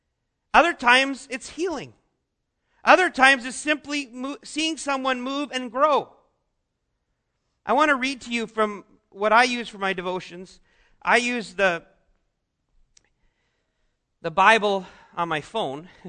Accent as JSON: {"language": "English", "region": "British Columbia", "country": "Canada", "lives_now": "Ann Arbor, United States", "said": "I think that was one of the most disappointing things for people when I came from British Columbia to Ann Arbor, was that I don't speak like a philosopher."}